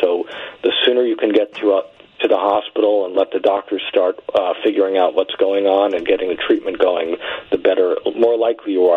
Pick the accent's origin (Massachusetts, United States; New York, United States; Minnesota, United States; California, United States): New York, United States; New York City; I grew up in New York City.